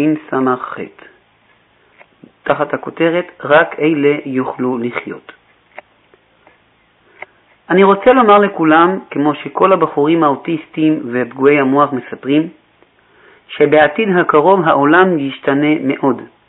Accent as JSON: {"language": "Hebrew", "country": "United States", "lives_now": "Israel", "said": "אני בא מארצות הברית, אבל ברוך השם ברגע זה אנחנו בארץ ישראל"}